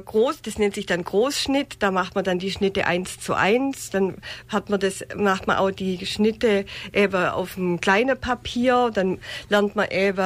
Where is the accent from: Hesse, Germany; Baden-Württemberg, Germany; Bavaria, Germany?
Bavaria, Germany; Neu-Ulm; ich bin in Neu-Ulm geboren und aufgewachsen und war schon als Kind häufig im Theater